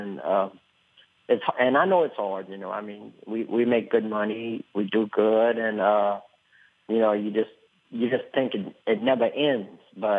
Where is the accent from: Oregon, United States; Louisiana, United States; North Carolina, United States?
Louisiana, United States; I grew up in Louisiana, and I, you know, the family, everybody trained horses.